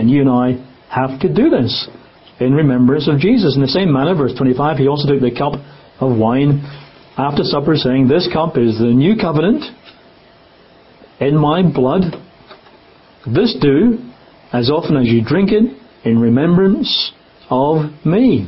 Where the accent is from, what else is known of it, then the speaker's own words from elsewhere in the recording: Scotland, United Kingdom; I guess when I was growing up in Scotland, so supper was something that happened very late at night before we went to bed.